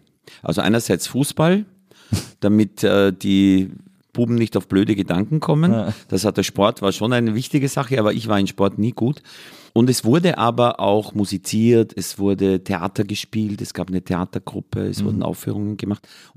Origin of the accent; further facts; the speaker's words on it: Austria; Weil wenn man von der Donau rauf geht, zu Fuß, ist man in einer halben Stunde bei dem Bauernhof, wo ich aufgewachsen bin.